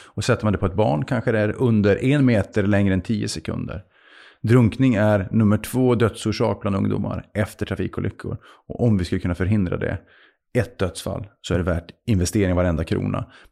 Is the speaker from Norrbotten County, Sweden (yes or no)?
yes; Luleå, Norrbotten County, Sweden; Jag är född i Luleå, uppvuxen på 80-talet.